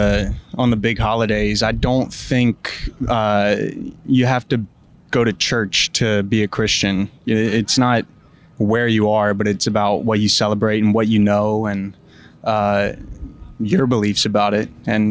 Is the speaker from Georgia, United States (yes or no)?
yes; Marietta, Georgia, United States; Marietta, Georgia.